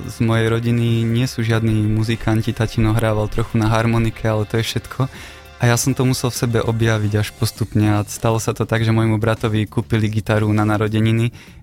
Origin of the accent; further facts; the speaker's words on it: Považská Bystrica, Trenčín Region, Slovakia; pochádzam z Považskej Bystrice, a Bystrici ja teraz pracujem posledné 2 roky v Banskej Bystrici